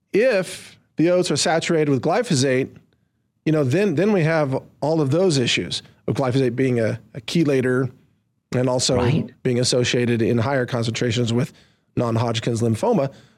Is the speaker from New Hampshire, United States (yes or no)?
no; Texas, United States; And I love America and I love Texas as a Texan.